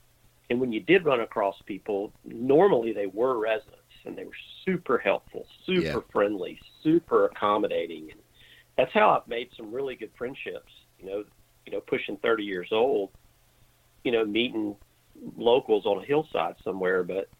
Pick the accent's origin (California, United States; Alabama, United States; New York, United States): Alabama, United States; No, I'm a South Alabama redneck.